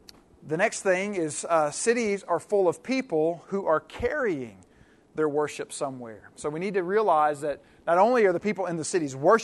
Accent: Highview, Kentucky, United States; I actually grew up just outside of Louisville in a little community called Highview. At the time I grew up in Highview, we had two stoplights in Highview.

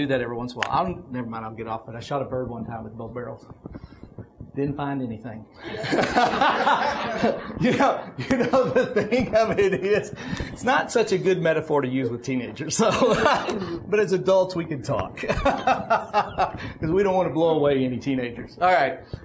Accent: Oklahoma, United States; I'm from Oklahoma. I'm a redneck.

